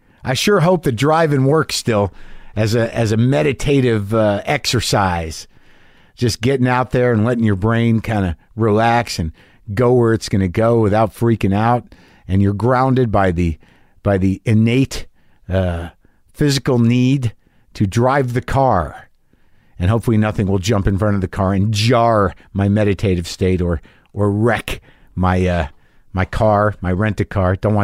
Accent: the South, United States; I'm a Southerner, and fuck, man, it isn't all picking crawdads out of the creek and barefoot playing.

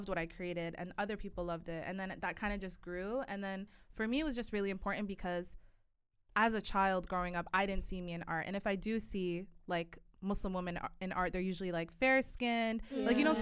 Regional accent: Toronto, Ontario, Canada; I'm from Toronto.

